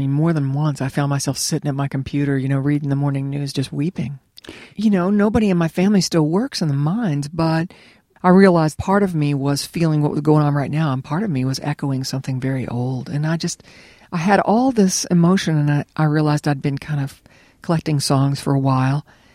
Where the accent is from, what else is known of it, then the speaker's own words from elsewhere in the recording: West Virginia, United States; Well, I grew up in West Virginia, and both my grandfathers were coal miners.